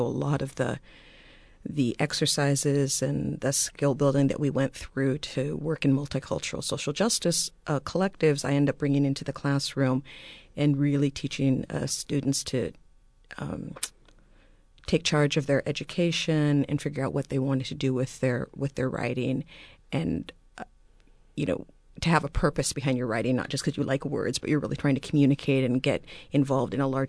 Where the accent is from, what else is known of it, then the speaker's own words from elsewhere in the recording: Washington, United States; I grew up in rural Washington State in the Southeast. My father is Nigerian and was a graduate student just visiting America.